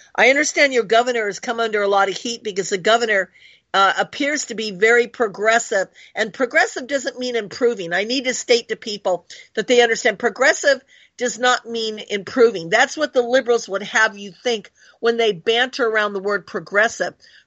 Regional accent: California, United States; also born or lived in Oregon; So many of my friends that that I grew up with in California and Oregon are now living in Idaho.

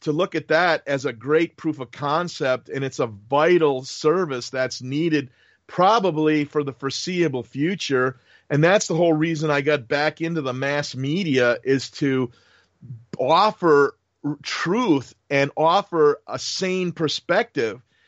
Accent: Wisconsin, United States; Like, I was born and raised in Wisconsin. My whole family's there.

